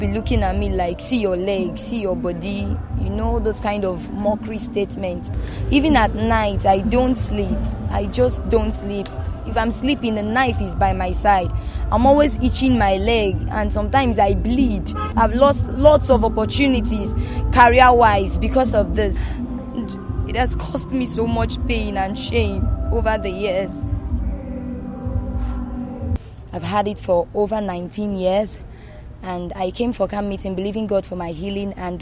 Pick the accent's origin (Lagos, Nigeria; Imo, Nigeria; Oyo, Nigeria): Imo, Nigeria; now in Enugu State, Nigeria; I'm from Imo State. I reside in Enugu State.